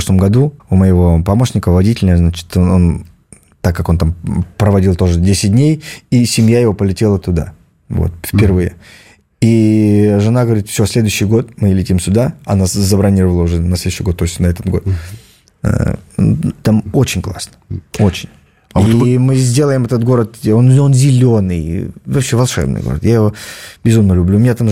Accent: Taganrog, Rostov Oblast, Russia; отдать должное моему родному городу, где я родился и вырос

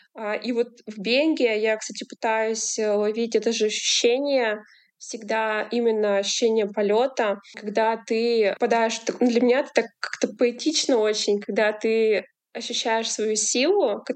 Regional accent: Brekhovo, Perm Krai, Russia; Ну, начнем с того, что я из Пермского края, вообще родом из Суксунского района. Есть такая там деревня Брёхово.

